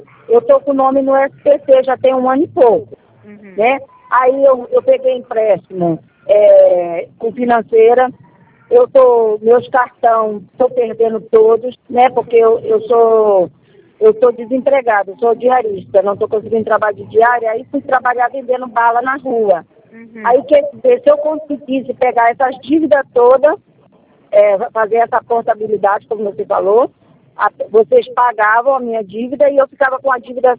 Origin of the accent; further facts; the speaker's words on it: Rio de Janeiro, Brazil; Eu sou de Jardim Primavera.